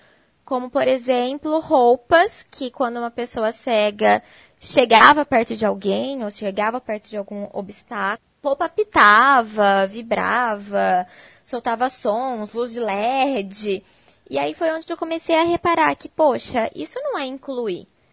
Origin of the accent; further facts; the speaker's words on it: Ribeirão Preto, São Paulo, Brazil; eu me formei em 2011 e assim que me formei eu voltei para minha cidade natal, que é em Ribeirão Preto.